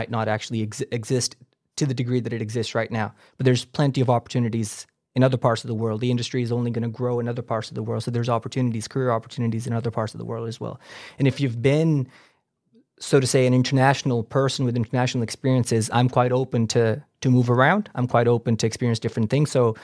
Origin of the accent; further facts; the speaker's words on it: Pakistan; also born or lived in Netherlands / Switzerland / United Kingdom; now in Norway; So I've lived in countries like Germany, the Netherlands, Switzerland, now live in Norway, lived in the UK for a while as well. And then, of course, I'm originally from Pakistan.